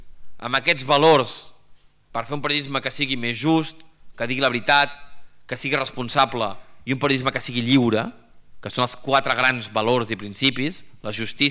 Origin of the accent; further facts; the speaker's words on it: Badalona, Catalonia, Spain; és conciutadà meu, jo soc badaloní com ell.